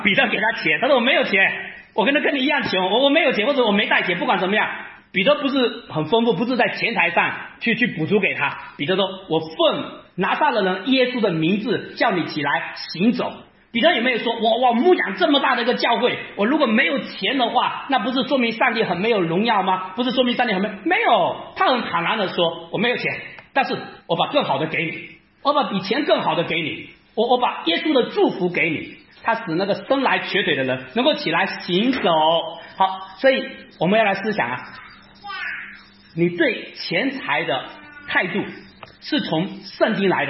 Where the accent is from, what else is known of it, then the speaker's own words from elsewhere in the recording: China; 其实我们中国人啊是特别看重家庭的